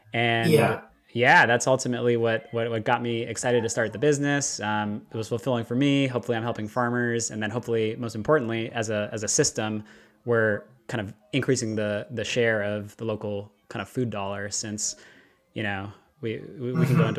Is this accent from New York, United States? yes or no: no; Palo Alto, California, United States; also born or lived in San Francisco; so I was born in San Francisco, kind of bounced around the Bay Area, grew up in Palo Alto, not too far from Stanford University